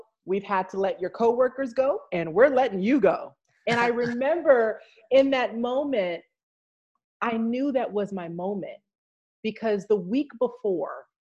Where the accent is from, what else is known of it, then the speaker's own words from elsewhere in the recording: Los Angeles, California, United States; I come from Los Angeles, California, but my family is, I'm telling you, and my family is from South Texas.